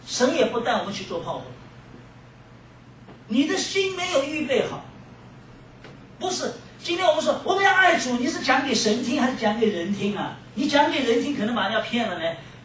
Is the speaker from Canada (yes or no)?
no; China; 我们中国人很聪明的